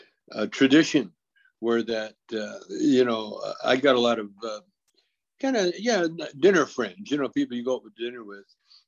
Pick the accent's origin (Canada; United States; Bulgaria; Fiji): Canada; You know, we grew up in Canada.